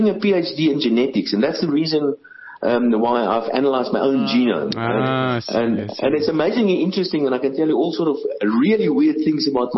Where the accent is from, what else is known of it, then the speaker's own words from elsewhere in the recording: South Africa; I realized I'm a South African.